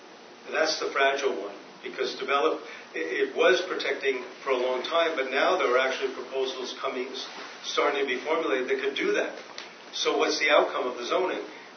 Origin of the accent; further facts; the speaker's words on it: Canada; I think that we need a better understanding of who we are as Canadian people as a starting point in working on these kind of issues.